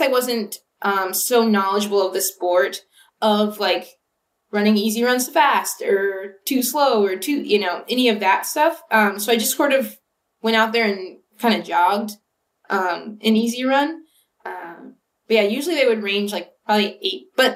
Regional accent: Ventura, California, United States; I'm from about an hour north of LA. I'm from Ventura. So it was like right in my backyard.

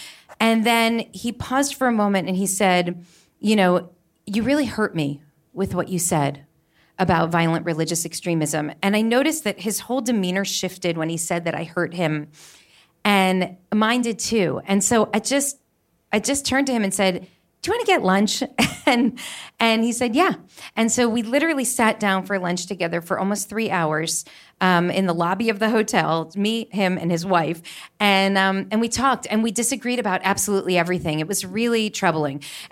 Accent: United States; he asked me to stand up and speak representing my perspective as an American Jew.

